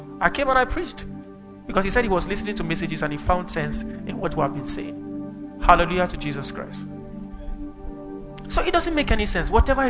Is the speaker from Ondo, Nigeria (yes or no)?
no; Kaduna, Kaduna State, Nigeria; I mean, we sat down, we prayed 6 hours straight when we were growing up in Kaduna.